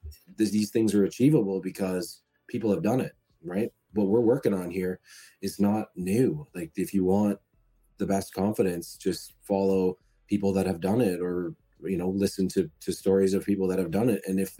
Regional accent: Canada; I'm from Canada, so we're kilometers.

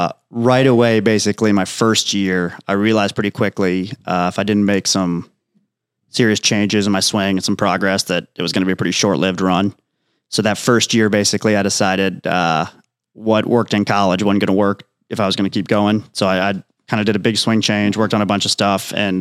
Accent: Dublin, Ohio, United States; So I grew up in Columbus, Ohio, near Columbus, Dublin. If you've seen the memorial, pretty close to Muirfield Village. Grew up there.

